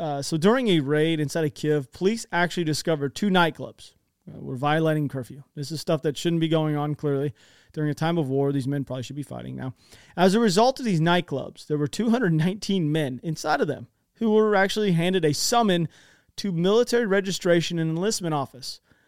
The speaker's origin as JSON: {"language": "English", "country": "United States", "said": "I'm an American, but I'm being honest with you."}